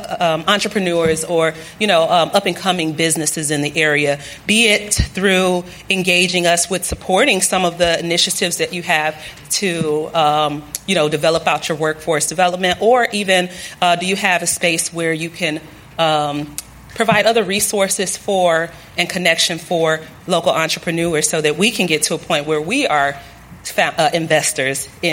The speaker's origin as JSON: {"language": "English", "region": "Illinois", "country": "United States", "said": "as an entrepreneur from the West Side, from North Lawndale"}